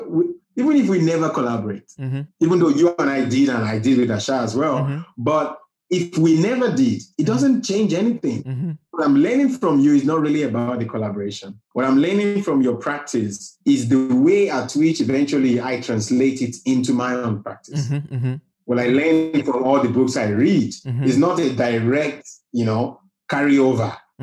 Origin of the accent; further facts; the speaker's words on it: Lagos, Nigeria; because we grew up in Lagos. Everything is already cosmopolitan from the beginning.